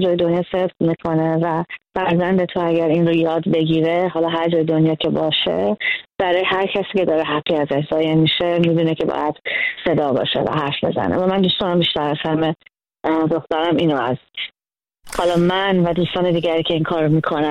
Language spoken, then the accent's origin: Persian; Iran; moved away; یعنی از روزی که از ایران اومدم بیرون همیشه یه بخش بزرگی از زندگیمه